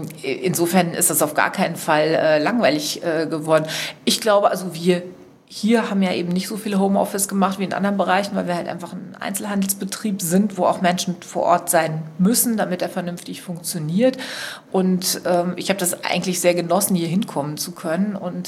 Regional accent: Dortmund, North Rhine-Westphalia, Germany; ich bin aufgewachsen in Dortmund, also im totalen Westen, hatte auch familiär keine Berührungspunkte in die DDR oder in den Osten.

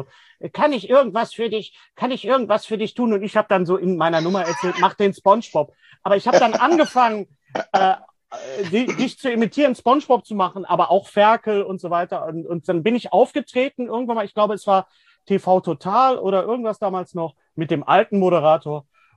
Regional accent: Bochum, North Rhine-Westphalia, Germany; ich habe es schon oft gesagt in dem Podcast, ich komme ja aus Bochum.

